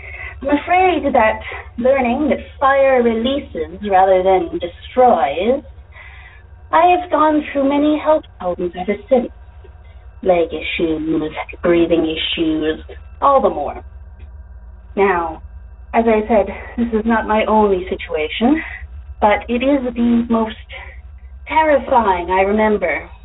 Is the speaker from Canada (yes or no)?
yes; Canada; now in United States; Allow me to state that I am in the DFW area now. However, I am from Canada.